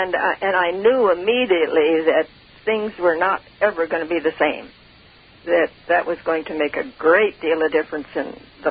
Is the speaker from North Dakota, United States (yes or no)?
yes; North Dakota, United States; also born or lived in Afghanistan; But I did come back to North Dakota.